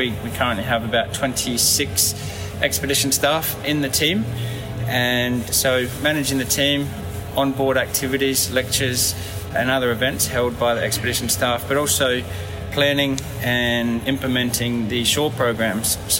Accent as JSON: {"language": "English", "region": "South Australia", "country": "Australia", "tie": "born or raised there", "said": "So, I grew up in South Australia, in a very small town on the coast, and I spent a lot of time in and around the ocean."}